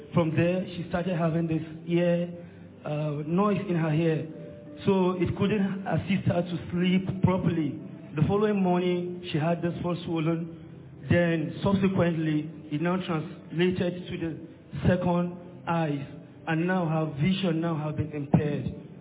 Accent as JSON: {"language": "English", "town": "Kagoro", "region": "Kaduna State", "country": "Nigeria", "said": "Kagoro, from Kaduna."}